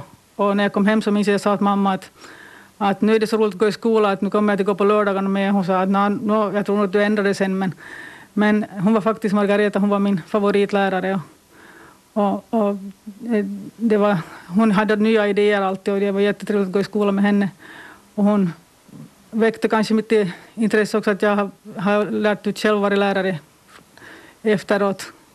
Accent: Björke, Sweden; och jag är född 1967 i Björke i Hotsjö. Och då på gården därifrån, där som min pappa Gusti född.

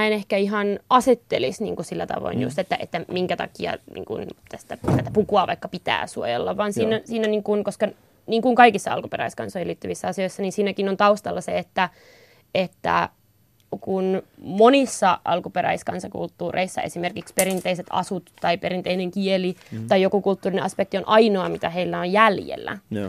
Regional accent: Inari, Lapland, Finland; ja mä oon Inarista, niin mä käytän niin kun sitä niin kutsuttua Utsjoen pukua, että se on mun suvun puku

